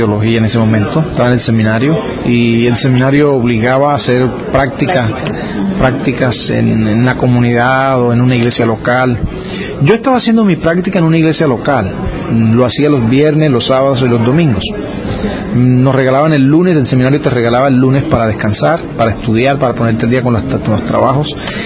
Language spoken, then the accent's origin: Spanish; Colombia; Bueno, yo soy de Colombia.